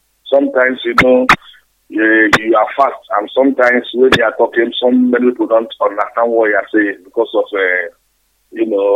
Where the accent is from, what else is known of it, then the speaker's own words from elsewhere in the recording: Imo, Nigeria; now in Gafanan, Nigeria; I'm calling from, I heard from Umudim. As I used to say, Umudim is in the Kedru is in Imo State. I'm calling you from Gafanan.